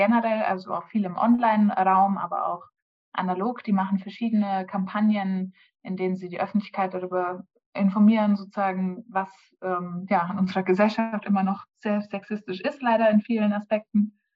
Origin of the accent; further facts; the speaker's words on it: Bavaria, Germany; now in Lüdenscheid, Germany; ich bin ursprünglich aus Franken und da aufgewachsen